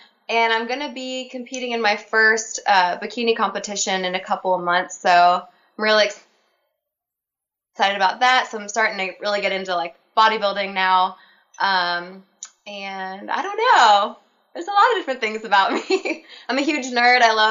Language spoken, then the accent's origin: English; Wilmington, North Carolina, United States; now in Nashville, United States; I am actually from Wilmington, North Carolina, originally. Like, if you've ever seen Dawson's Creek or One Tree Hill, those, like, old school shows.